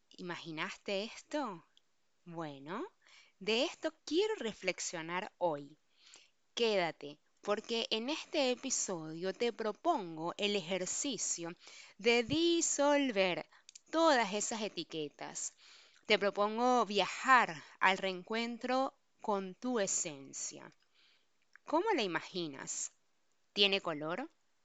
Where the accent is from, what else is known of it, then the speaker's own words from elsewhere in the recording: Venezuela; soy venezolana, soy mujer